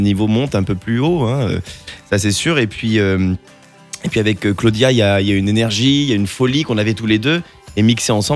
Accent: Auvergne-Rhône-Alpes, France; Mais moi, quand je te parle du Nord, je suis auvergnat à la base.

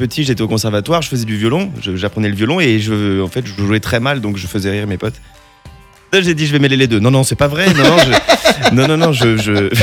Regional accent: Auvergne-Rhône-Alpes, France; Mais moi, quand je te parle du Nord, je suis auvergnat à la base.

